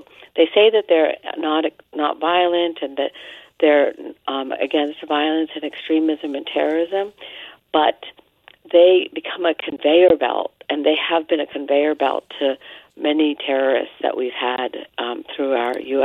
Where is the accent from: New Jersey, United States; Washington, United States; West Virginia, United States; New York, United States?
West Virginia, United States; I didn't miss this story because I'm from West Virginia, remember, and I've been here this past week